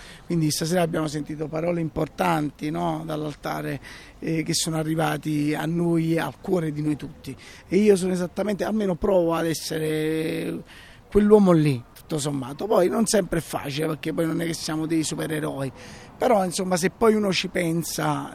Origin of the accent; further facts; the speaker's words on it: Naples, Campania, Italy; E quindi poi sono napoletano